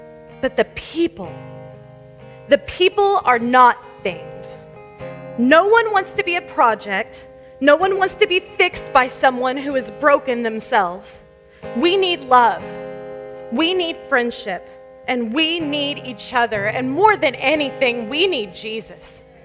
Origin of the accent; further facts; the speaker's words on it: Oklahoma, United States; I was from Western Oklahoma, a very small town, and I had never seen a really beautiful big house.